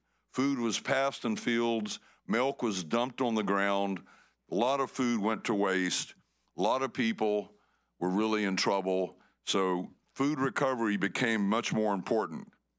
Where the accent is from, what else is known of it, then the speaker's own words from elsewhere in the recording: Florida, United States; born there; We love Palm Beach County. It's one of the best places to farm in the world. I was born in Palm Beach County.